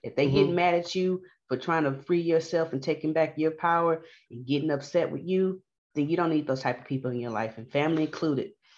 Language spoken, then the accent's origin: English; Houston, Texas, United States; and he's from Third Ward, I'm from Fifth Ward.